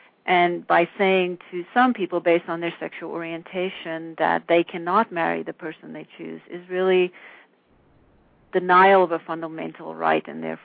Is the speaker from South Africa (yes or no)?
yes; South Africa; As you may know, I'm from South Africa originally.